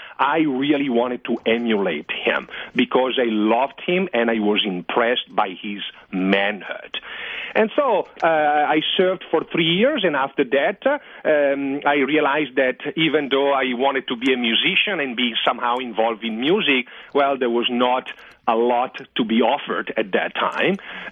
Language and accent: English; Italy; English is a second language; So my dad is Swiss and my mom is Italian, and I was born and raised in Italy because that's where my dad ended up staying for his job